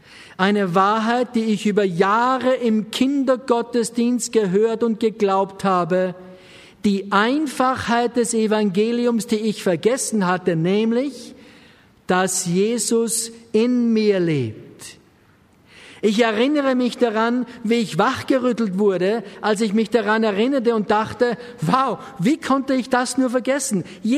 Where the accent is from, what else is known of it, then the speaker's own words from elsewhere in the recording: Germany; Mit Christus lebte ich schon seit meiner Kindheit. Als Jugendlicher in der DDR musste ich mich bewusst für Christus entscheiden.